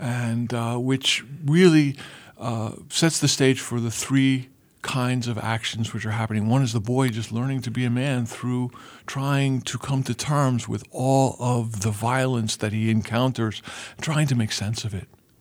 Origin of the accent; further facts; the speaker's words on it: New York City, New York, United States; my parents were from Ireland, and I grew up in Queens, New York